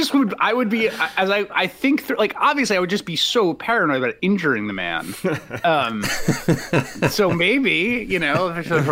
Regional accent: New York City, New York, United States; I grew up in New York City, and I went to a school called Hunter High School that was like a magnet school, and it had a decent basketball program.

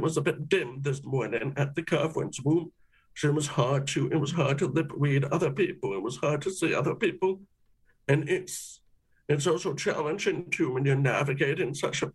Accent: Canada; these productions that everyone else seems to love and appreciate, but they don't quite recognize us being Canadian.

